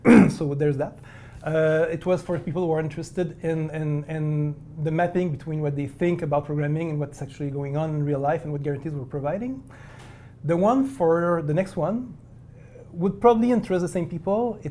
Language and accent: English; Quebec, Canada; And since I come from Quebec, around Montreal, we have a different educational system there.